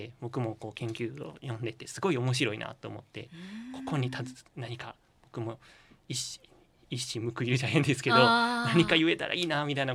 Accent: Fujiidera, Osaka, Japan; 大阪の藤井寺の出身になります

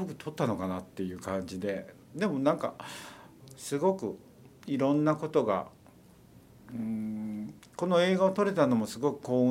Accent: Himeji, Hyogo, Japan; 今はその姫路城のところが立ち退いて、

